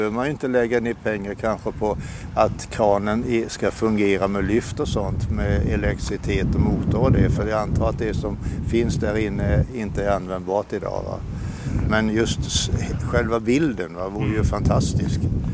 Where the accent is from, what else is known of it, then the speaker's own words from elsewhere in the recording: Kalmar, Kalmar County, Sweden; jag bor ju i Kalmar numera, där jag är barnfödd.